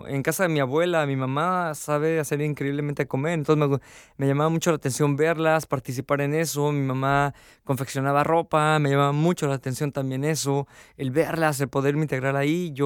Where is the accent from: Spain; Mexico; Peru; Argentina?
Mexico; Uriangato, Guanajuato; Yo soy de México, de una ciudad, bueno, de un pueblo que se llama Uriangato, en el estado de Guanajuato. Que el nombre de Uriangato es un nombre purépecha porque está pegado con el estado de Michoacán. Yo nací y crecí ahí hasta los 17 años.